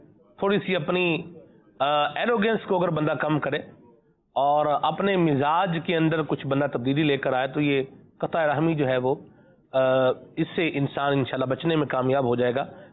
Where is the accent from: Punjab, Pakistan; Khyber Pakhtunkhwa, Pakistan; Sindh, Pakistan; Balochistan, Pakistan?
Punjab, Pakistan; میرا تعلق بھی پنجاب سے ہے